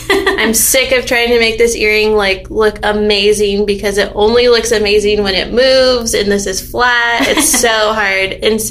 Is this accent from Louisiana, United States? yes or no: no; San Antonio, Texas, United States; now in Austin, United States; my husband and I knew we wanted to move to Austin because I'm originally from San Antonio, so we wanted to be closer to my family.